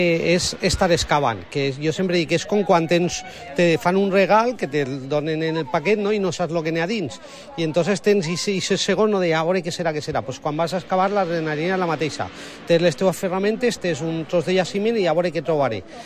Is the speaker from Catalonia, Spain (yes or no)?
no; Vila-real, Valencian Community, Spain; Sí, clar, el meu poble Vila-real